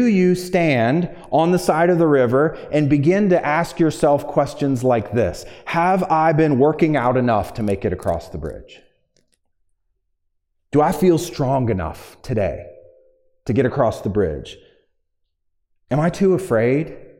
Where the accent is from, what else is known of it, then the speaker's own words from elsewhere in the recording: Virginia, United States; now in Michigan, United States; I'm from Virginia, We had great hiking in Virginia. I know there's some decent hiking in Michigan, but it's one of the things I miss about living in Virginia is all of the mountains. I grew up right in the Blue Ridge Mountains, and I missed it.